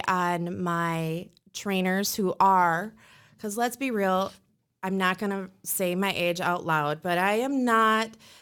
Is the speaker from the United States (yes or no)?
yes; Hilbert, Wisconsin, United States; Me? Yeah, I'm from Hilbert.